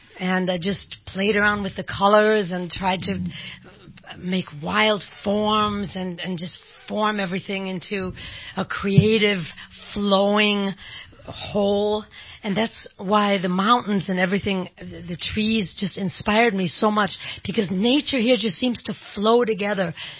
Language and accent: English; Chicago, Illinois, United States; born there; also born or lived in Austria / Germany / Portugal; I was born in Chicago.